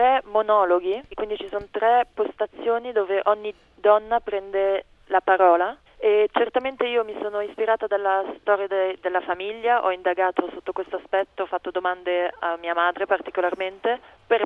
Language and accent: Italian; Switzerland; born there; io non ho mai avuto questo bisogno di identificarmi con una nazione in particolare, visto che sono nata quindi in Svizzera da una madre nata in Francia, però algerina.